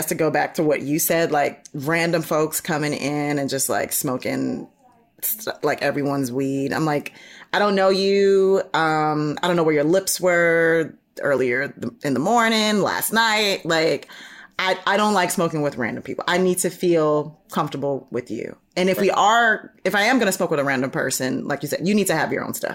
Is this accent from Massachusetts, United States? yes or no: no; Chicago, Illinois, United States; For me, I am Southsider from Chicago through and through. So this is a very Southside Chicago answer for all my Chicago listeners.